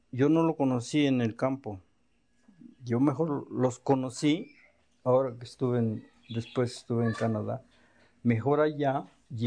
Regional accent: Morelos, Mexico; no, este es en Morelos, le digo, esto es en mi tierra

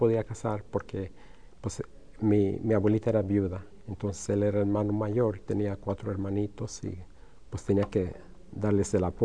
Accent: Santa Clara, California, United States; Pasamos un verano en Texas, en El Paso, con mis tíos. Y crecimos aquí en Santa Clara, cuando era un pueblito de 20 mil personas.

